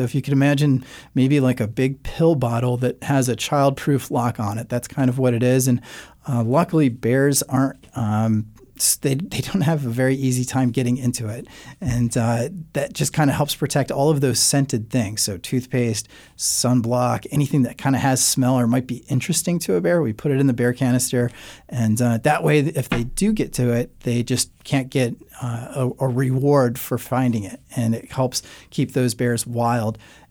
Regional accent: Detroit, Michigan, United States; I can actually sympathize with those city slickers because I grew up in Detroit.

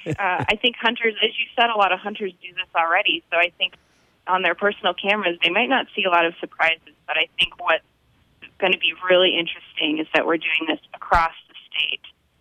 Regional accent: Idaho, United States; I grew up out in Idaho in a hunting family, and my dad puts out a camera at his gut pile as well.

